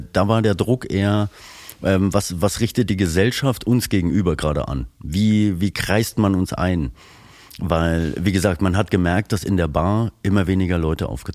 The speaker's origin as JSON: {"language": "German", "town": "Sonneberg", "region": "Thuringia", "country": "Germany", "said": "Wie gesagt, gerade bei uns in Sonneberg merkt man das ja."}